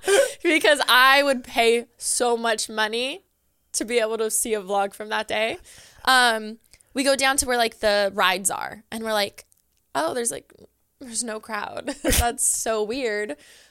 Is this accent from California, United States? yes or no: yes; California, United States; We grew up in Southern California.